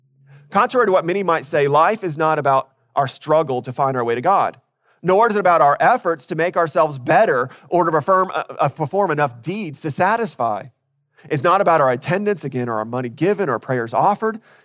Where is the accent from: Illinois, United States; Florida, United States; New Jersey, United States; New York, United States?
Florida, United States; Orlando; Growing up in Orlando, we didn't have a lot of professional sports teams to follow.